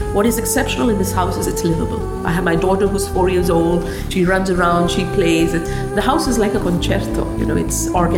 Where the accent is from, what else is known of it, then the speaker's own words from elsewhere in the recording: India; I mean, I'm Indian